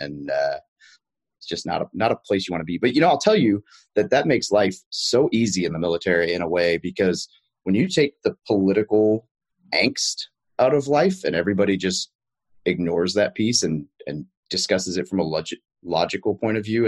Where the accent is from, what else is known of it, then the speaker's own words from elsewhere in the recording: Roland, Arkansas, United States; Correct. I grew up in Roland, Arkansas, which for those familiar, it's right outside Little Rock